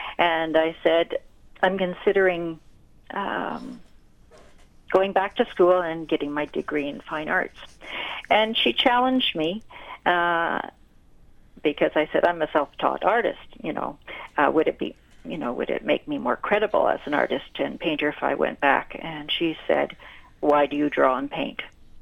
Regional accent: Central African Republic; I was born and raised in the Central African Republic.

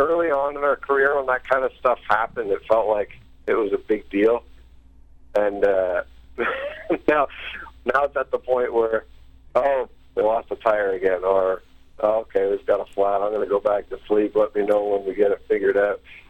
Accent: Ontario, Canada; growing up in Southern Ontario, I don't know if it's the culture where we are in Waterloo region or what

